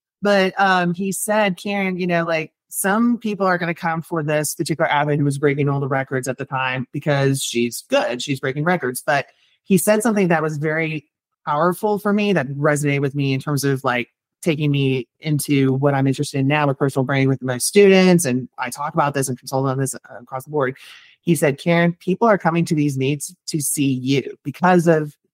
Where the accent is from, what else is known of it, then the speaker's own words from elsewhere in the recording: California, United States; I grew up in California, but then I ended up at Florida because I have another characteristic that was a big part of my life for 10 years.